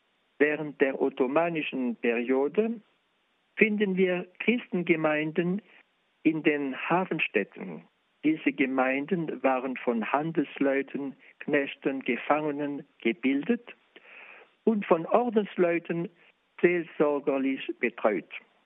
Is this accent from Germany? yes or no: no; Neunkirchen, Grand Est, France; born there; German is a second language; 1936 bin ich als Franzose in Lothringen geboren, in Neunkirchen bei Sargemünd. Dann wurde ich Deutsch und dann wieder Franzose nach dem Weltkrieg.